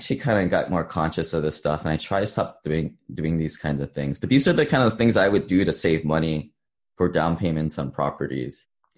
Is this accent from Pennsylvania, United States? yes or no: no; Hawaii, United States; A little bit background myself. I grew up in Hawaii, a beautiful place.